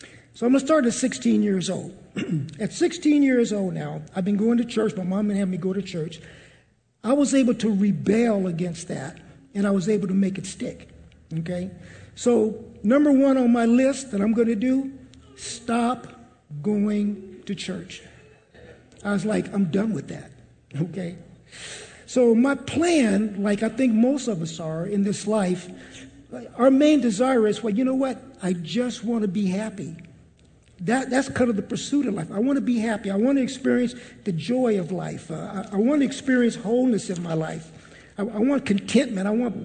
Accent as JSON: {"language": "English", "town": "Santa Ana", "region": "California", "country": "United States", "tie": "born or raised there", "said": "So as Joe said, I grew up in Santa Ana. And we kind of grew up in the same area."}